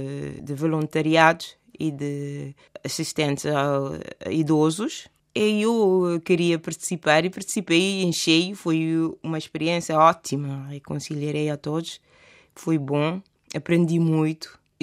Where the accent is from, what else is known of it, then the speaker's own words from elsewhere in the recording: Rabil, Boa Vista, Cape Verde; now in Italy; Eu sou da Ilha de Boa Vista, Boa Vista Rabil.